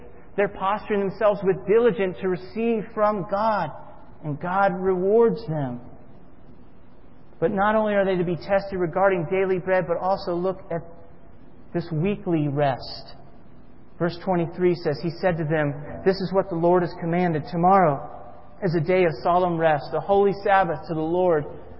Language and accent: English; Florida, United States; I'm from Florida, having no idea what